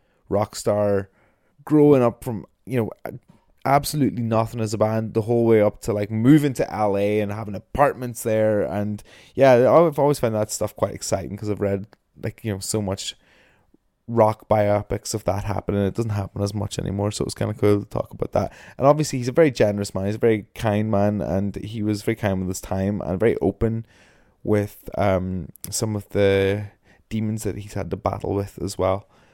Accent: Northern Ireland, United Kingdom; now in Brighton, United Kingdom; I am a Northern Irish music nerd. I am a broadcaster on BBC Radio 1

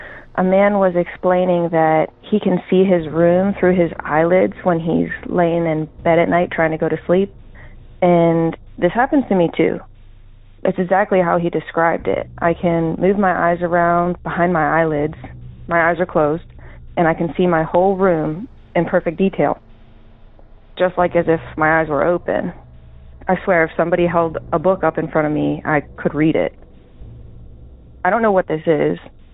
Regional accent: Pennsylvania, United States; I'm from Pennsylvania.

